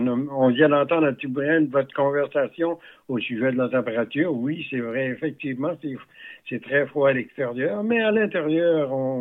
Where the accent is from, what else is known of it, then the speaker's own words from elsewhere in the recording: Quebec, Canada; on est originaires tous les deux de la Gaspésie, de la vallée de la Matapédia, pour être précis.